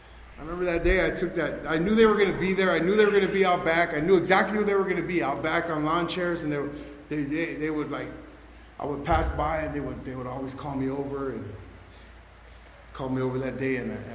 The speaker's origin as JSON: {"language": "English", "town": "Los Angeles", "region": "California", "country": "United States", "tie": "born or raised there", "said": "I grew up in Boyle Heights, California. Man, I don't know if anybody knows where that is. It's in East Los Angeles."}